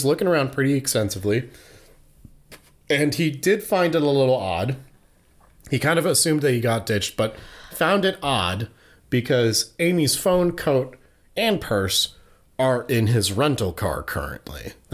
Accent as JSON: {"language": "English", "country": "Ireland", "said": "I'm Irish."}